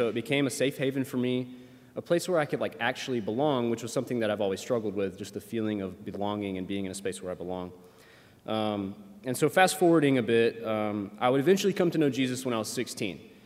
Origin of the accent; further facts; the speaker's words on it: Alabama, United States; And despite growing up in the South in Alabama, I had actually only gone to church maybe like 10 times before I was 15 or 16.